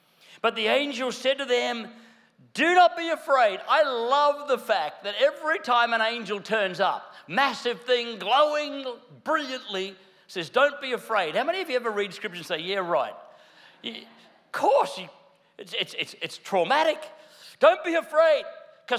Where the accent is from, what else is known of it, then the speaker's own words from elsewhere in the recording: Queensland, Australia; I don't, I'm from Queensland, I dream of a sweaty Christmas.